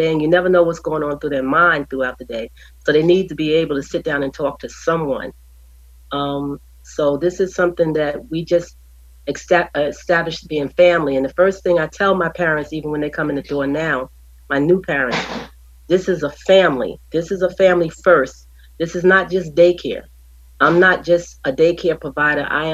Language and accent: English; Mississippi, United States; So, you know, I'm an old country woman. I'm from Mississippi and I'm used to, you know, family people coming in and we have big pots of food on the stove for anybody that walk in the door to eat.